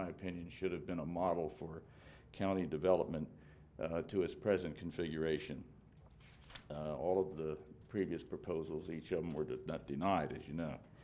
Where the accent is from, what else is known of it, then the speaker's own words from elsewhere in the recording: Rehoboth Beach, Delaware, United States; I'm from Rehoboth Beach.